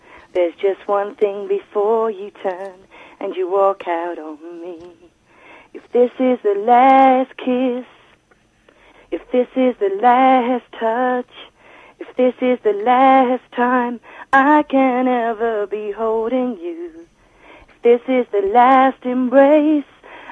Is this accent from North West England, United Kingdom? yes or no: no; East of England, United Kingdom; I'm from Essex. I'm an Essex girl.